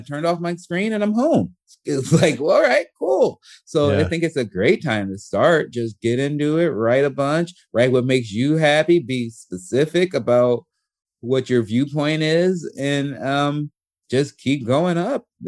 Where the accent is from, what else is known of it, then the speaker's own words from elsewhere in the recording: Chicago, Illinois, United States; growing up in Chicago, nice, in the middle of everything